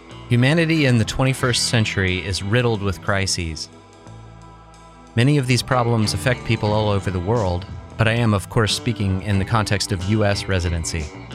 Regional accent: Georgia, United States; In a handful of states, including my home state of Georgia, they are paid nothing.

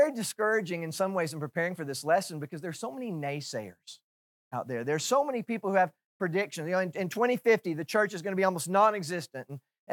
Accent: Houston, Texas, United States; Do you know, I'm from Houston.

